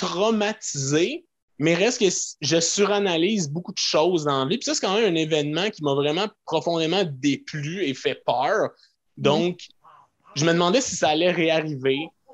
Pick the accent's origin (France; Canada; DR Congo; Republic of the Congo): Canada; Laval, Quebec; En banlieue de Montréal. Tu sais, je viens de Laval, puis après ça, la Rive-Nord, genre Blainville, Sainte-Thérèse, okay.